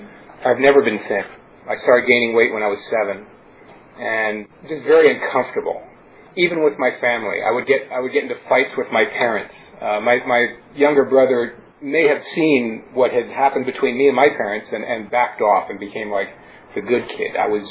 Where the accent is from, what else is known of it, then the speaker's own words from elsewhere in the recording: New York City, New York, United States; I grew up in New York City, and New York has Jewish delis. It has Puerto Rican delis. It has Italian delis. It has Chinese delis.